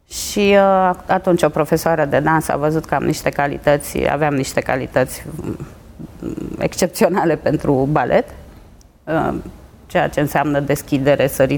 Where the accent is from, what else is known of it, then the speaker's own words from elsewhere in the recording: Tulgheș, Harghita County, Romania; born there; m-am născut la Tulgheș. Tatăl meu a fost medic și mama profesoară